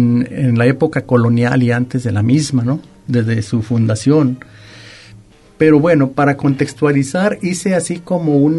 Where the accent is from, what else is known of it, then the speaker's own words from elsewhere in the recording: Colotlán, Jalisco, Mexico; Pues yo estoy llenísimo de gratitud con mi pueblo, que me ha distinguido dos veces en árbol.